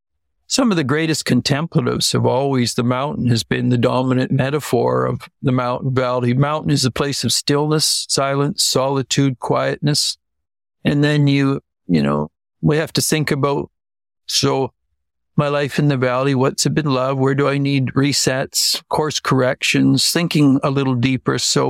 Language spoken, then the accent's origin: English; Ontario, Canada; I grew up in Ontario. And so there's lovely areas there, but they certainly don't have the rich mountains that Switzerland has or Norway.